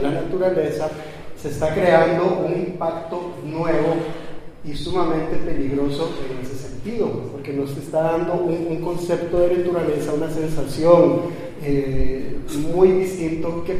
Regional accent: Costa Rica; como en mi país, en Costa Rica, se está haciendo actualmente

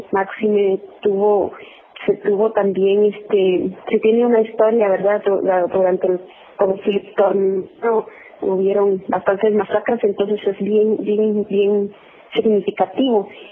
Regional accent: Guatemala; soy de aquí de Guatemala.

